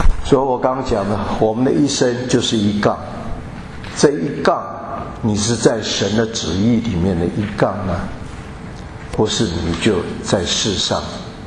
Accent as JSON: {"language": "Chinese", "country": "China", "said": "所以有时候我觉得我们中国人，虽然神是借着以色列百姓来传扬他的真实他的独一，可中国人在古时的时候就知道天地有一位神"}